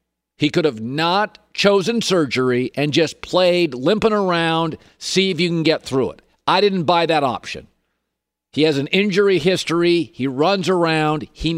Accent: Pacific Northwest, United States; I grew up in the Pacific Northwest, was a season ticket holder.

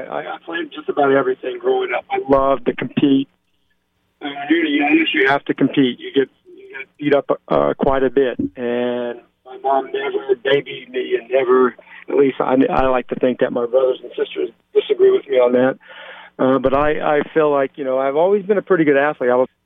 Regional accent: Lathrop, California, United States; also born or lived in French Camp; I was born in French Camp, moved at a young age about maybe 5 or 6 miles south to a small town in Lathrop. Youngest of seven.

